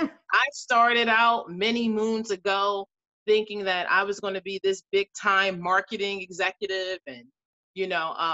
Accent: Philadelphia, Pennsylvania, United States; I'm originally from Philadelphia. So okay. I'm a Philadelphia Eagles, you know.

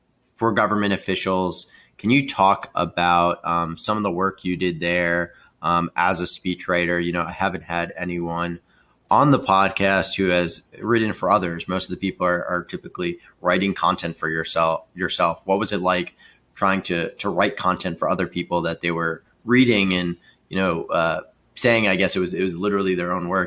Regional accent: New York, United States; now in Cleveland, United States; I'm from New York originally, but Cleveland's been great and stuff

